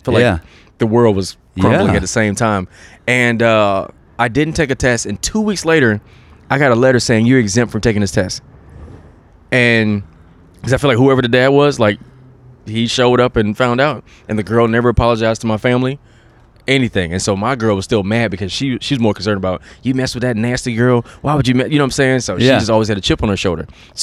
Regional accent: South Carolina, United States; born there; I'm from South Carolina. I was born in South Carolina

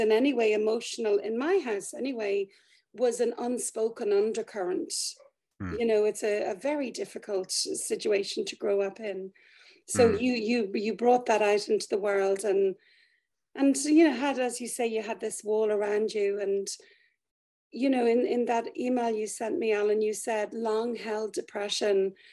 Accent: Ireland; I'm Irish, I grew up in a big family in the 70s in Ireland.

